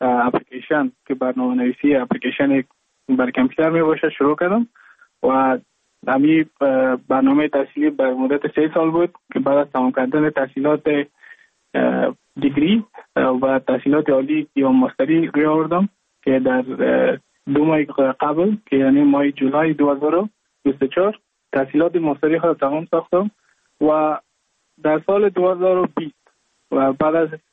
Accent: Mazar-i-Sharif, Balkh, Afghanistan; moved away as an adult; now in Goa, India

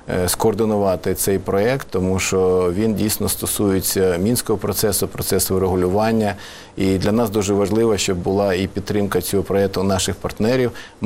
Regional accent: Donetsk Oblast, Ukraine; born there; Я народився на Донеччині

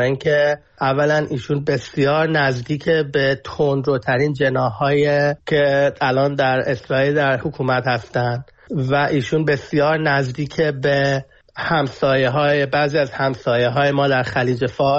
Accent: Iran; now in United States; به عنوان یه ایرانی آمریکایی

